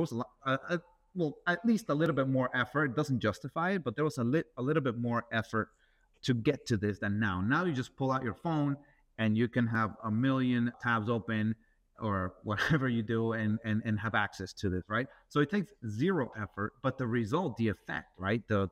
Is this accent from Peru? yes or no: yes; Peru; In my experience, you know, I grew up in South America, in Peru